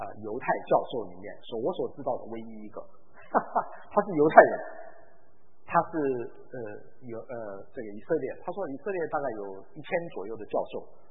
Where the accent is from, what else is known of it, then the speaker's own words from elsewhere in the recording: China; 我们是中国人，我们中国人也有一些条条规规